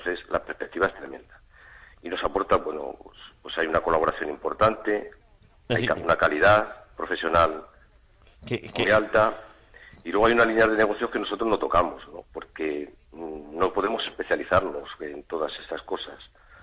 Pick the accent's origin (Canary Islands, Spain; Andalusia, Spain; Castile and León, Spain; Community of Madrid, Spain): Community of Madrid, Spain; Madrid; moved away as an adult; Yo vine aquí el año 90 de Madrid, como bien has dicho